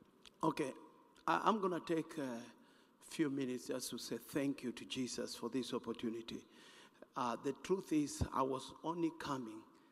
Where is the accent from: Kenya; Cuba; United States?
Kenya; English is a second language; I'm from Kenya.